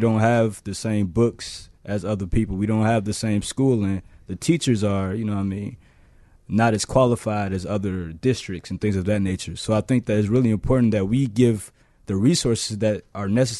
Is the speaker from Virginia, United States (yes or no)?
no; Chicago, Illinois, United States; From south side of Chicago, effectively known as the Low End, around Bronzeville area.